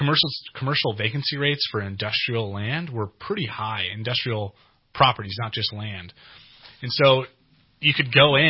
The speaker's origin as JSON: {"language": "English", "town": "Weaverville", "region": "California", "country": "United States", "lives_now": "Redding, United States", "said": "I'm from Weaverville. So just I consider myself a local guy, but I know Weaverville is an hour west. It's 45 minutes west now from all the construction work over the years. So from Weaverville, family's from this area, and I've been in Reading properly"}